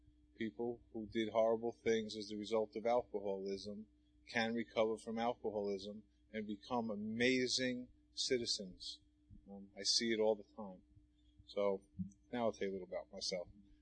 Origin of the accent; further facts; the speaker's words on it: Queens, New York, United States; I grew up in Queens, New York, some apartment buildings.